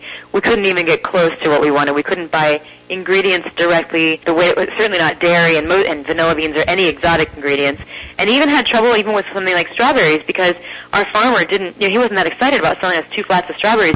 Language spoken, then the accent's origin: English; Columbus, Ohio, United States; my hometown here, Columbus, Ohio, is celebrating its bicentennial